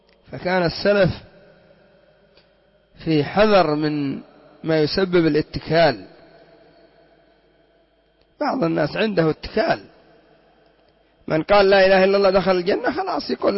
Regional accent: Yemen; لو كان عندنا في اليمن سيقولون لعله خزن

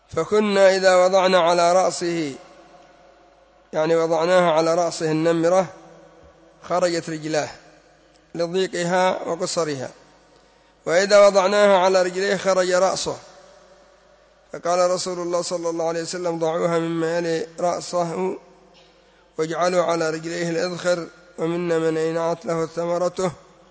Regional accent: Yemen; أما إذا كان الأمر على ما عندنا في اليمن من أن هذه الأمور من باب التطوع فلا حرج

